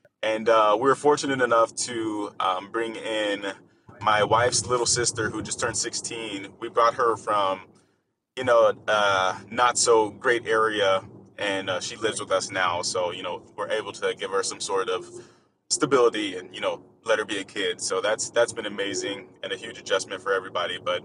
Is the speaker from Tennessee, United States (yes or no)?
no; Whidbey Island, Washington, United States; also born or lived in California; But I was actually born in California. And raised in Whidbey Island. So we moved up from California to Washington State via military.